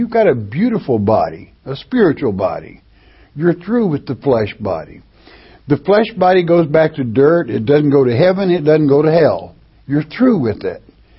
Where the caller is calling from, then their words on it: Florida, United States; from Florida.